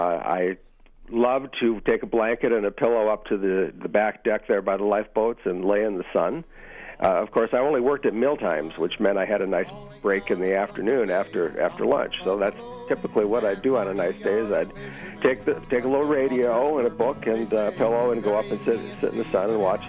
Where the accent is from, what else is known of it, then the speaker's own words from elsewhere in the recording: Sault Ste. Marie, Michigan, United States; when I was growing up in the Sioux, there was one ship, the Edward L. Ryerson, and it was the only one that shook the windows when it blew the whistle.